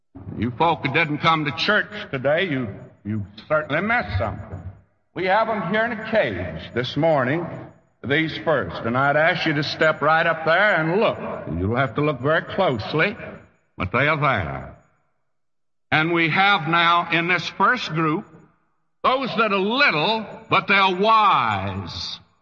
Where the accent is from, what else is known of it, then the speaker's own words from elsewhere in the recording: Texas, United States; I'm not saying too much about being a Texan anymore.